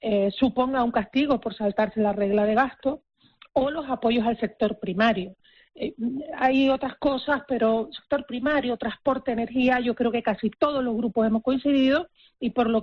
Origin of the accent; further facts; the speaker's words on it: Canary Islands, Spain; de cómo afecta una realidad como la Canaria. Porque las medidas que en el continente pueden resolver problemas a veces para nosotros son insuficientes o incluso perjudiciales.